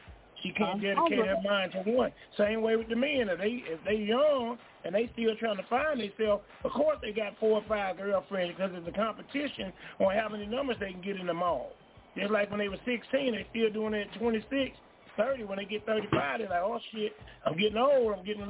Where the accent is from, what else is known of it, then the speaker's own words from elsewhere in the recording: California, United States; also born or lived in Arkansas; now in Florida, United States; Florida. I grew up in California and in Arkansas. My mom and dad's folks are from Arkansas. I was in Arkansas for 28 years. I just relocated back down to Florida.